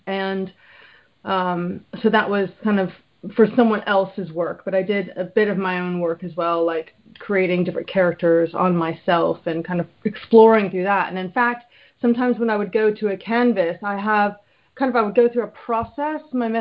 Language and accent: English; Texas, United States; I was raised in Texas, and I used to do portraits of people's horses at the rodeo and make a little money that way when I was like a kid.